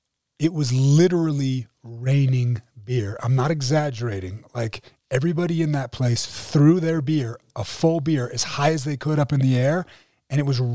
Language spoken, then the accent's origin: English; Ireland; Yeah, I'm Irish.